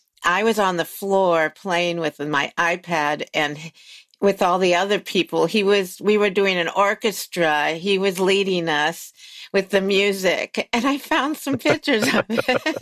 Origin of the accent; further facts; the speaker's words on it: East Coast, United States; Do you know that I grew up on the East Coast